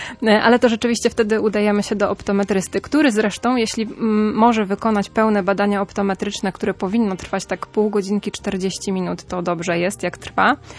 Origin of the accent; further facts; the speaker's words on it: Świnoujście, West Pomeranian Voivodeship, Poland; Znaczy my oboje jesteśmy ze Świnoujścia